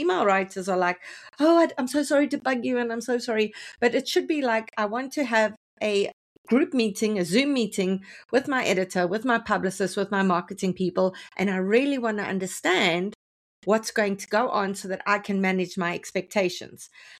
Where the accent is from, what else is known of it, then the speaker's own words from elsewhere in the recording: Canada; And this time around, as a Canadian, I had to say